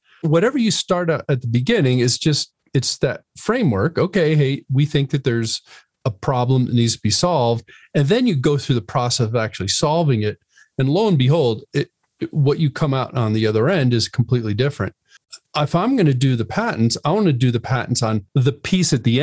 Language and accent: English; Connecticut, United States; I grew up in Connecticut, and my first job that I had, I delivered newspapers.